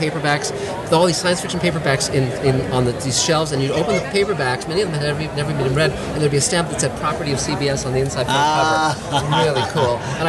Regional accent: Hollywood, California, United States; I grew up in Hollywood. I was an L.A. kid.

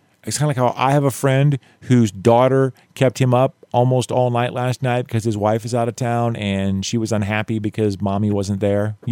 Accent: Missouri, United States; I'm from the Missouri. I'm from the Show Me State.

